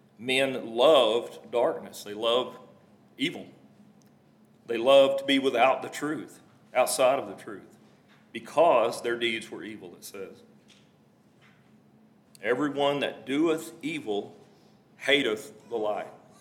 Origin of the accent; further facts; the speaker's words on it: Texas, United States; You know, as a guy born and raised in West Texas, I haven't seen the ocean that many times.